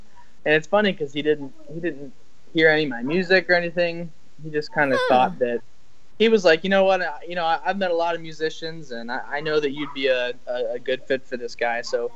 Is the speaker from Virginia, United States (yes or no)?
yes; Virginia, United States; And she is Canadian, and I'm from Virginia, so we just decided to give long distance a try.